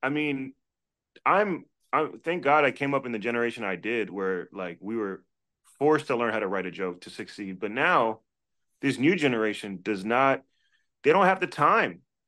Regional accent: Washington, District of Columbia, United States; I made my name in Washington, D.C., my hometown, where I started comedy in the open mic circuit

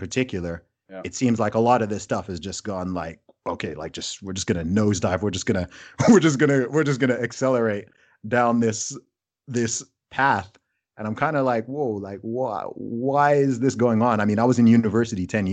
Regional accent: Saudi Arabia; also born or lived in England; I was born in England, but I actually grew up in Saudi Arabia.

